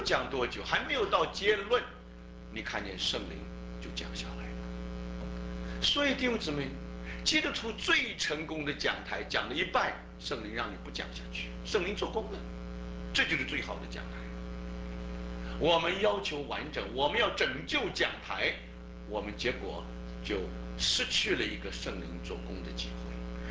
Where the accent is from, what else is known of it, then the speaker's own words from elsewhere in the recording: China; 你知道我们中国人的字、也是一样，就像希伯来文一样，一点一话不能废去。